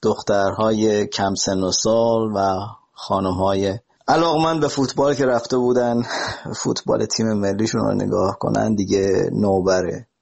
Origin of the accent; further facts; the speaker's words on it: Iran; من به عنوان یک ایرانی معتقدم که زنان باید تو ورزشگاه حضور داشته باشن.